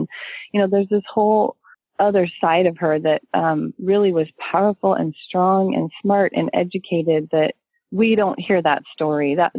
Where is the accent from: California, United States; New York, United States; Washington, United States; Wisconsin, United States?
Washington, United States; Seattle; I mean, I grew up in Seattle, which is a pretty progressive city even at the time, and it's still pretty liberal.